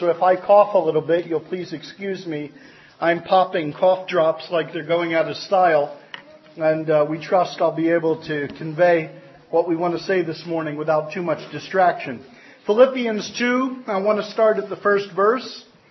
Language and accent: English; Reading, Pennsylvania, United States; from Reading, Pennsylvania.